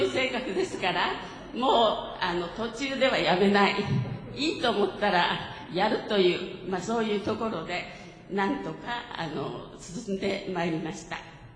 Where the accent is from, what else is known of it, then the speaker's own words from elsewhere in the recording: Kitakyushu, Fukuoka, Japan; 私たち夫も私も北九州市の出身なんですが